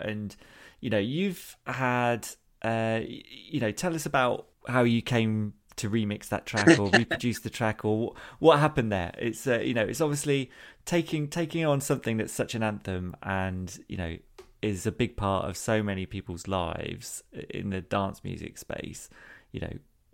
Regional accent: Peterborough, East of England, United Kingdom; because I'm from Peterborough originally

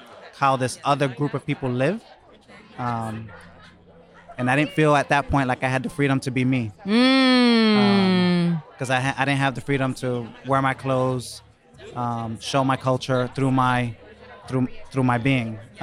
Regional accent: New York City, New York, United States; I grew up on the Lower East Side back in the day. And so someone like me, when we say back in the day, this is before gentrification. I grew up in the projects.

